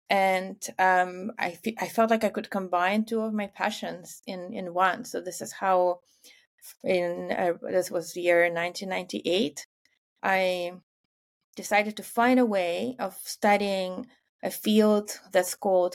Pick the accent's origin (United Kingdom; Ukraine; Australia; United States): Ukraine; I grew up in Ukraine and very early on loved German and English and was studying those languages.